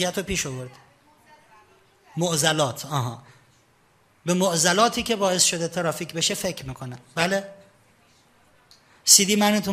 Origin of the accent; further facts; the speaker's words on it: Shiraz, Fars, Iran; now in Tehran, Iran; من خودم شیرازیم، ولی الان فکر میکنم 25 ساله که تهران زندگی میکنم. با 25 سال تهران زندگی کردن که تهرانی نمیشم که.